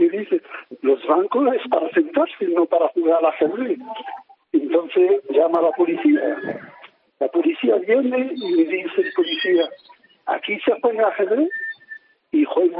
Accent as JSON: {"language": "Spanish", "town": "Málaga", "region": "Andalusia", "country": "Spain", "said": "Cuando me jubilé, yo soy de Málaga"}